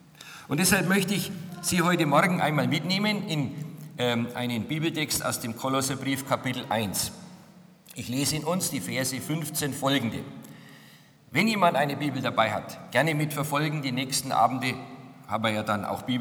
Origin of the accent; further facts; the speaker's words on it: Nuremberg, Bavaria, Germany; in meiner Heimatstadt Nürnberg unterwegs